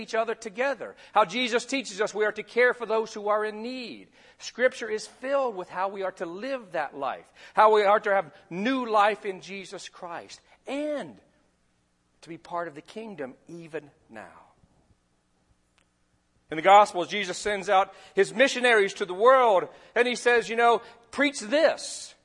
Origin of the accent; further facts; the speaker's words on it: Bible Belt, United States; as I was raised kind of in the Bible Belt